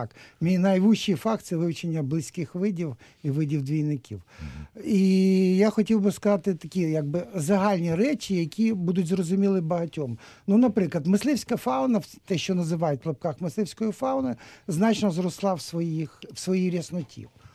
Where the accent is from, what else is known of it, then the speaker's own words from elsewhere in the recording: Kyiv, Ukraine; але загалом я киянин.